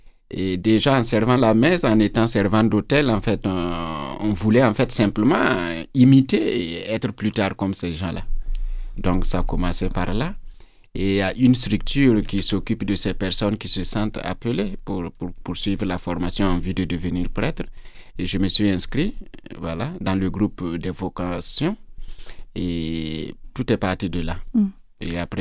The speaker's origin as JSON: {"language": "French", "town": "Mankoula", "region": "Centre-Ouest", "country": "Burkina Faso", "tie": "born or raised there", "said": "Je suis originaire du Burkina Faso, comme vous le savez, plus particulièrement du centre-ouest, province du Boulkiamdé. Je suis issu d'un département, d'un petit village qui se nomme Siglé, et mon village lui-même, c'est Mankoula."}